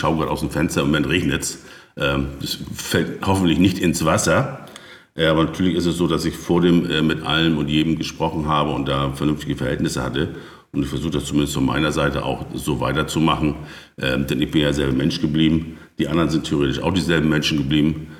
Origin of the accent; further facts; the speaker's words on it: Schleswig-Holstein, Germany; born there; Naja, ich bin ja Baujahr 1963 an der Nordsee geboren ursprünglich